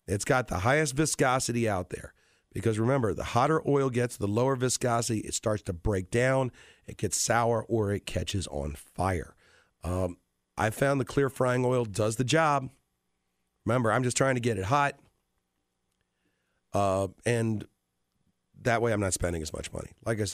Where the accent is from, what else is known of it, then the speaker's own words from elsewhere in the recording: Scotland, United Kingdom; I'm Scottish.